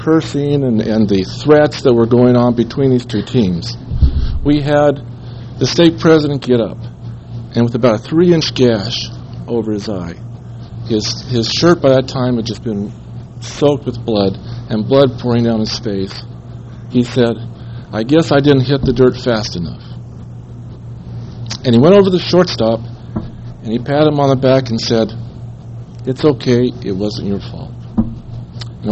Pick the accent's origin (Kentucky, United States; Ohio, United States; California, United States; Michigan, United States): California, United States; I grew up in Northern California.